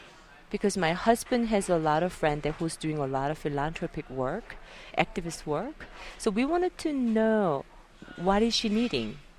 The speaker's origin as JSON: {"language": "English", "country": "South Korea", "said": "And I'm from South Korea."}